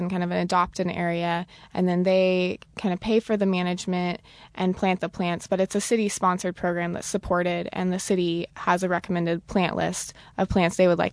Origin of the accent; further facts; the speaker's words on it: Chico, California, United States; But then I'm from Chico, California, and it's an agriculture community as well, and there's a lot more fruit trees around town.